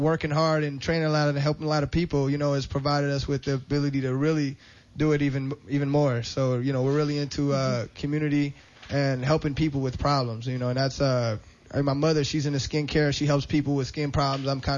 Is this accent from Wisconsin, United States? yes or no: no; Oakland, California, United States; I was raised in the East Bay area in Oakland, California, and I actually was taught by a couple of local trainers in the area.